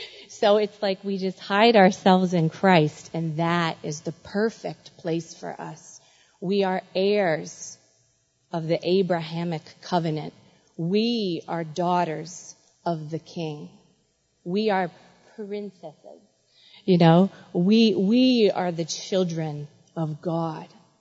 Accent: Tennessee, United States; So I'm from Tennessee.

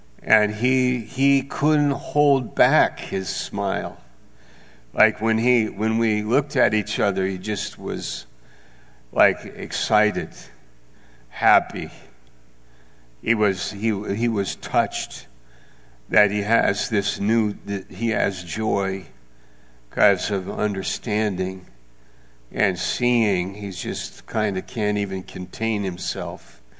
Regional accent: New York, United States; I'm from New York State, and I was in Maine that summer

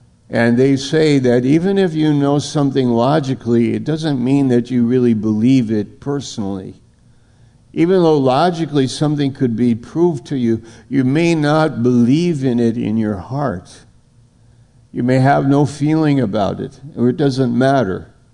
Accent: United States; I am an American, but what kind of American am I?

